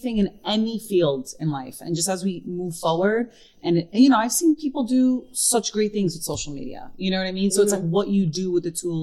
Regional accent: Brooklyn, New York, United States; I'm born and raised in Brooklyn, South Brooklyn, so it's freaking melting pot.

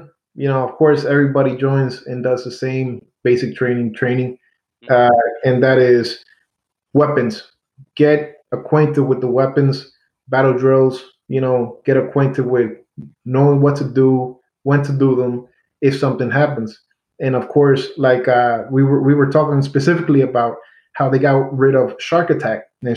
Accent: New York City, New York, United States; because growing up in New York City, the white people that you do see really are like Albanian or Polish or something like that.

